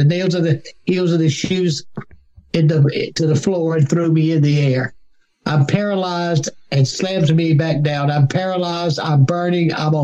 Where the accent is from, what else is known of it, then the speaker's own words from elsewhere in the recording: South Carolina, United States; I'm from South Carolina. Growing up in the 50s in South Carolina, everybody goes to hell down here.